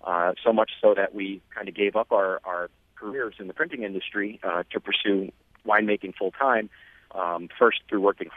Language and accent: English; Rochester, New York, United States; Well, I'm born and raised in Rochester, lived right in the city for most of my life.